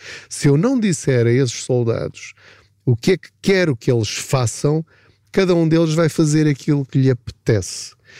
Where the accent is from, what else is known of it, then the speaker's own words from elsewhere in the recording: Portugal; Nós, enquanto portugueses, temos de mudar o nosso chip